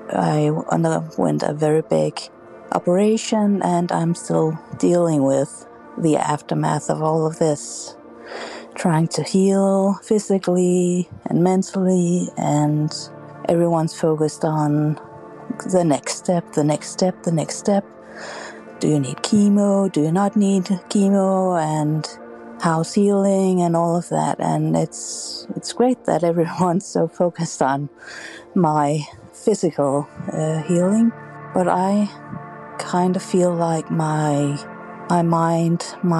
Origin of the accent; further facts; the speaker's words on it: Denmark; I'm from Denmark.